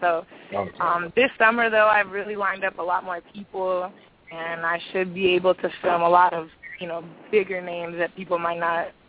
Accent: Los Angeles, California, United States; Yeah, I'm from Los Angeles.

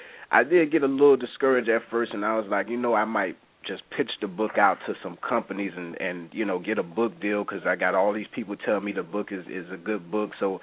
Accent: Miami, Florida, United States; because I'm from Miami, and you don't have too many authors from Miami that's really doing this.

